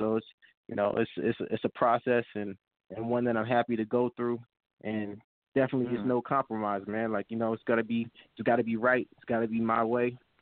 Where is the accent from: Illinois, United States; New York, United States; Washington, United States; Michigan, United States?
Washington, United States; Seattle; now in Atlanta, United States; I'm going to give a shout-out to my mom, to my hometown, Seattle, to ATL, which has been my hometown for the last 10 years